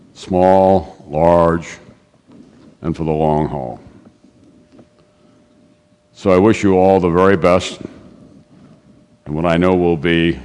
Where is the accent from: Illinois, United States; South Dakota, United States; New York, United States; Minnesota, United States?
South Dakota, United States; I'd gotten all the honors that you could possibly hope for in my home state of South Dakota.